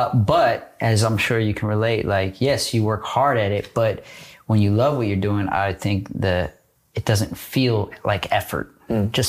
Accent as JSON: {"language": "English", "town": "Northridge", "region": "California", "country": "United States", "tie": "born or raised there", "said": "I grew up in Northridge, California, about 45 minutes to an hour from where we are right now."}